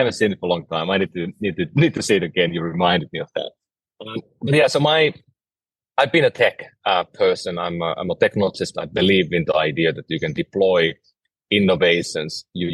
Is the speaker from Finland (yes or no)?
yes; Finland; first language Finnish; English is a second language; moved away as an adult; now in California, United States; I'm from Finland. Moved to California about 16 years ago. And if I speak funny or you don't understand me, blame my Finnish roots and my old language I have.